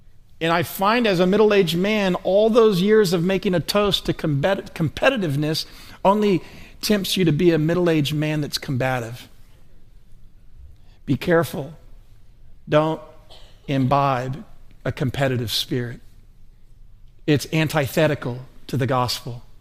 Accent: Atlanta, Georgia, United States; And growing up in Atlanta, I mean, we weren't like super tough guys, but we were athletic and good at sports

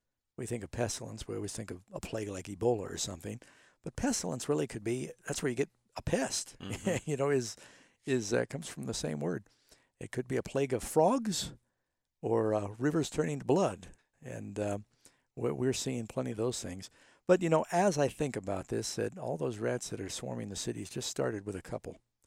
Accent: New York City, New York, United States; Yeah, well, I grew up largely in New York City

